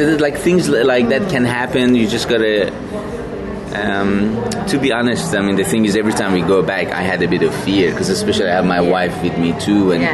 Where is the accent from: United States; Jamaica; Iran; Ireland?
Iran; I'm from Iran, so I can speak Farsi.